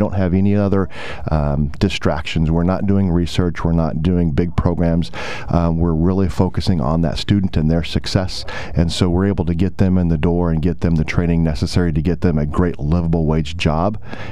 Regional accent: Oklahoma, United States; obviously, I come from Oklahoma and I represent the nation's rural colleges and higher education in general in rural America.

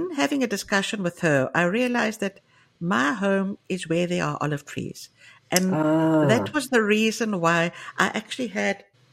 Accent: South Africa; also born or lived in Greece / Chicago; now in Cyprus; I was a Greek Cypriot, the Cypriot diaspora, born and brought up in South Africa. I then moved to Greece because I married a Greek.

